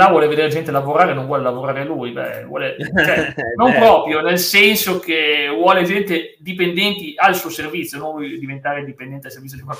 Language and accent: Italian; Veneto, Italy; vengo dal Veneto, alla provincia di Verona